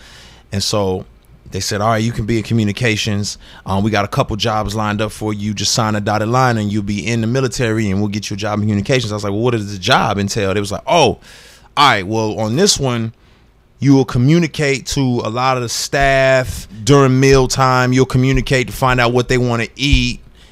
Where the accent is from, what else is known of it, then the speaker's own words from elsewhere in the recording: Houston, Texas, United States; born there; also born or lived in Denver, United States / Dallas, United States / San Diego, United States; So I started my life off in Houston, Texas.